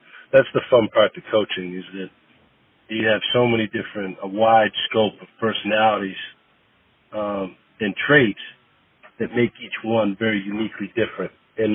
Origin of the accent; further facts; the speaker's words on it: Boston, Massachusetts, United States; But growing up in Boston, you did a lot of stuff. So you played street hockey, you played baseball, you know, you played football.